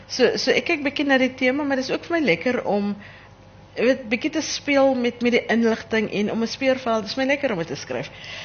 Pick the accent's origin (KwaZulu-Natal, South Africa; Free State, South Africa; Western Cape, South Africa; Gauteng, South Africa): Western Cape, South Africa; Grabouw; ek het natuurlijk in Grabouw groot geword